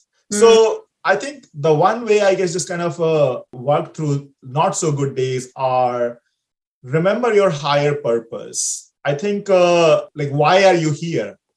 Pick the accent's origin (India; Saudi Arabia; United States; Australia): India; like I come from India, and I kind of come from a 5-generation-old family business